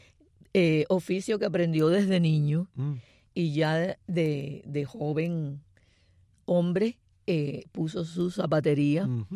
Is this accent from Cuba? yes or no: yes; Santiago de Cuba, Cuba; moved away; also born or lived in Havana; había perdido mi mundo de amigos de Santiago, ya estaba en bachillerato